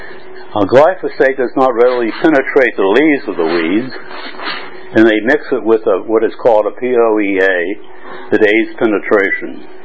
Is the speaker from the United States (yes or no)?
yes; United States; now in Berlin, Germany; I'm an American. I'm living in Berlin and Hong Kong, back and forth.